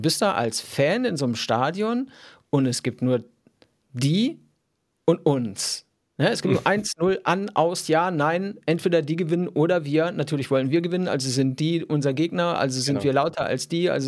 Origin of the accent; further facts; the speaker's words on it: Olpe, North Rhine-Westphalia, Germany; Ich komme ja aus Olpe, was nicht weit weg ist von Köln.